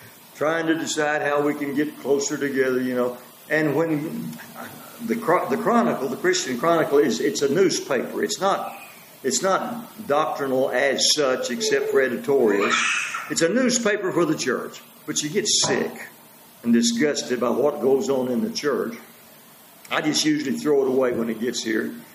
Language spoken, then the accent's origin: English; Richland Hills, Texas, United States; In one of the largest, it used to be called Richland Hills. I grew up in Richland Hills.